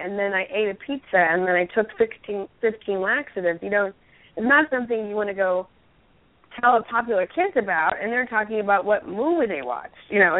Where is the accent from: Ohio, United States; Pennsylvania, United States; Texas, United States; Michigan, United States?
Texas, United States; Dallas; I grew up in Dallas where I felt like I was supposed to look like a Dallas Cowboy cheerleader